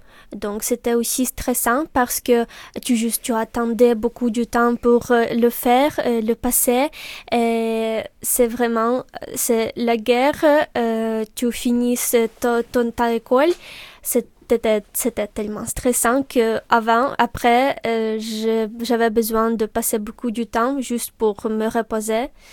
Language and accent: French; Kyiv, Ukraine; French is a second language; Oui, je viens de Kiev